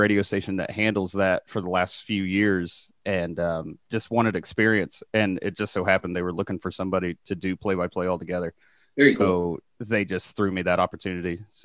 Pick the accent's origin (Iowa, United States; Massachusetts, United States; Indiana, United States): Indiana, United States; Indianapolis; Well, I mean, with me, even though it's a lot because I grew up in Indy